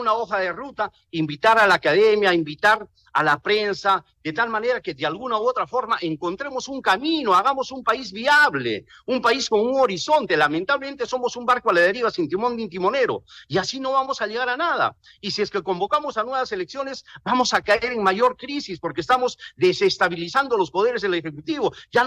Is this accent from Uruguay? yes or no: no; Peru; si no reconocemos que somos peruanos, una sola raza